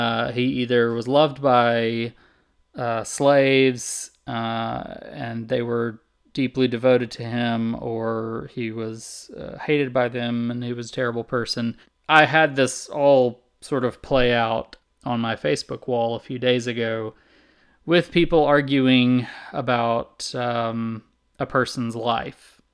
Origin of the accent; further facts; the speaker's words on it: the South, United States; even though I grew up in the South and I've basically always lived in the South